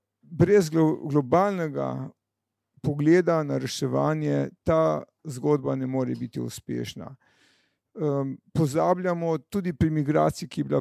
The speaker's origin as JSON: {"language": "Slovenian", "region": "Slovene Littoral", "country": "Slovenia", "said": "prihajam z Primorske"}